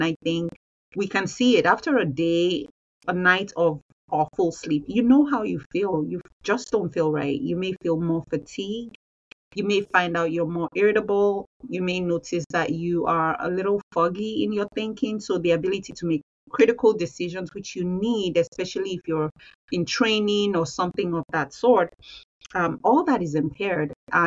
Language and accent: English; Nigeria; So I was born and raised in Nigeria